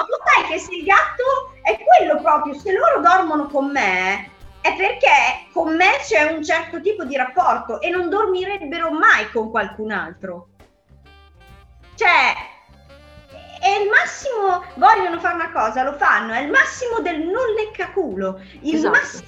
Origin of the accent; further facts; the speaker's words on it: Emilia-Romagna, Italy; e mi stava uscendo voglia, oddio, da romagnolo